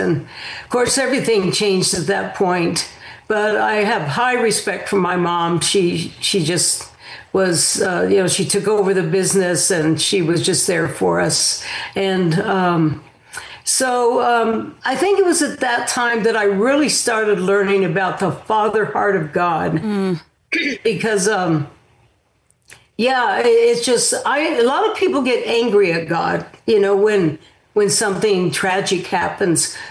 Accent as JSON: {"language": "English", "town": "Alamogordo", "region": "New Mexico", "country": "United States", "tie": "born or raised there", "said": "Yeah, I was born in Alamogordo, New Mexico. And so that's, you know, I grew up there. It was called the Rocket City."}